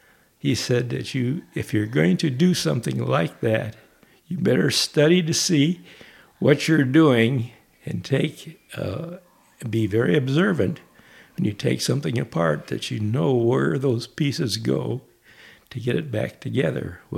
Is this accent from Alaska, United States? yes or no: no; Waterloo, Iowa, United States; I was born in Waterloo, Iowa